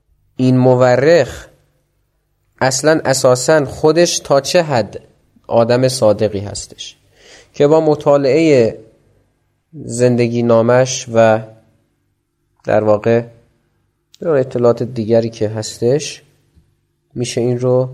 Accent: Tabriz, East Azerbaijan, Iran; now in Tehran, Iran; عرض کردم از تبریز اومدم تهران

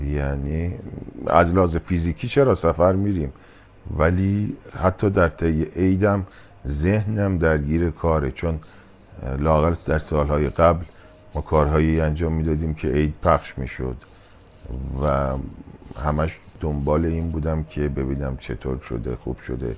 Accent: Iran; آقا من یک ایرانیم، در ایران زندگی میکنم

